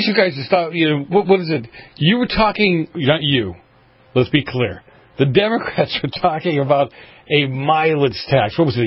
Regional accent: Boston, Massachusetts, United States; now in California, United States; And the weather, I came from Boston, so I was swimming at Christmas time and teasing my family back east.

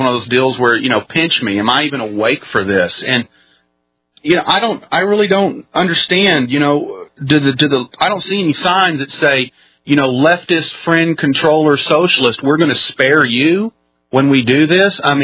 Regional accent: Texas, United States; I'm a Texan. And that's the way I view things. Number one, I'm a Texan. Number two, I'm an American.

